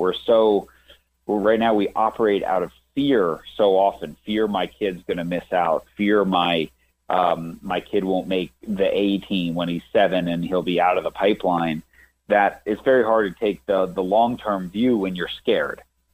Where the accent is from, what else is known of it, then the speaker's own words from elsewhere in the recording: New York, United States; I grew up in New York. I played every sport, right, that was in season until I was about 13 or so, 14.